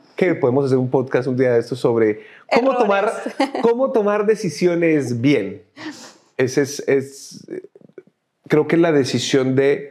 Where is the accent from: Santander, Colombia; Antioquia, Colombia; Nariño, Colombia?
Santander, Colombia; Bucaramanga; also born or lived in Mexico; yo soy de Bucaramanga, pero yo ya vivía en México.